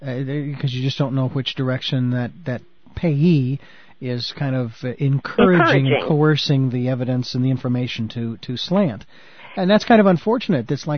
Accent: Phoenix, Arizona, United States; Well, and I only ask the question because my hometown is Phoenix.

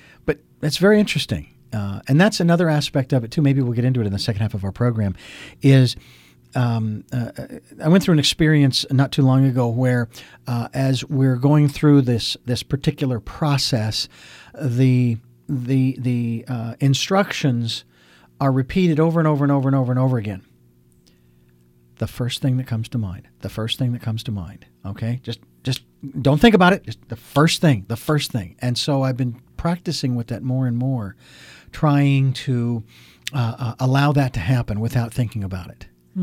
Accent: Phoenix, Arizona, United States; now in Santa Barbara, United States; I didn't grow up with it because I grew up in Phoenix. Who has a fireplace in Phoenix, you know?

